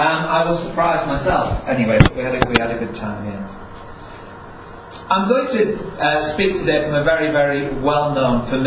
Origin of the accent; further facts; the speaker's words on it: Yorkshire and the Humber, United Kingdom; I was brought up in North Yorkshire.